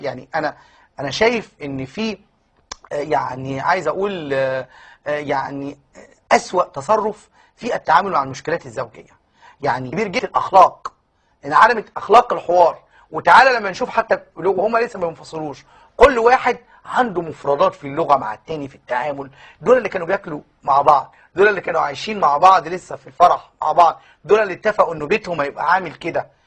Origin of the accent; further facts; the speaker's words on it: Upper Egypt, Egypt; زي ما بيقولوا كده عندنا في الصعيد